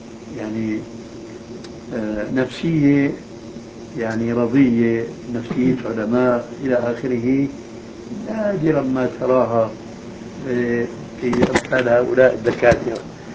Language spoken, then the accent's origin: Arabic; Damascus, Damascus Governorate, Syria; عندنا في دمشق